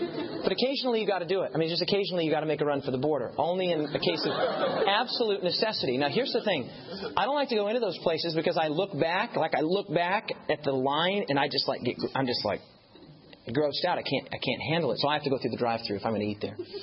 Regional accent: United States; So I was like, no, I'm from the States.

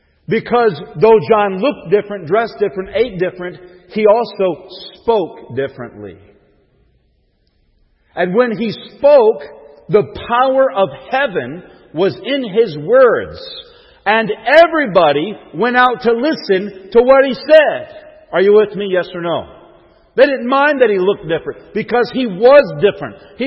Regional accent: the South, United States; accent: Southern twang; I grew up about an hour and a half south of here. You may not know it by my accent, but I used to have a Southern twang.

